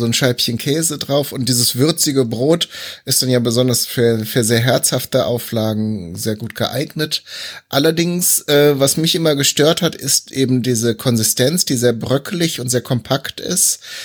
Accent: North Rhine-Westphalia, Germany; born there; Ich bin ja eigentlich auch gebürtiger Westfale

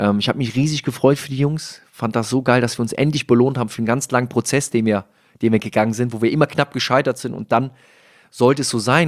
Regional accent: Rhineland, Germany; Als Rheinländer bringt man auch viel Energie mit.

